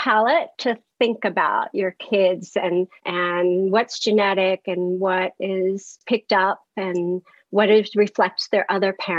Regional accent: Pittsburgh, Pennsylvania, United States; born there; I was born in Pittsburgh. I'm like fourth generation Pittsburgh. But by the time I was eight, I had lived maybe seven different places.

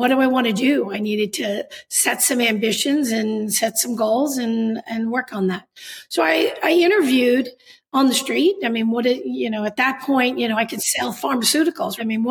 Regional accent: Queens, New York, United States; also born or lived in Staten Island; So actually, I grew up in Queens. And then, yeah, Regal Park, Queens, if you're really interested in detail.

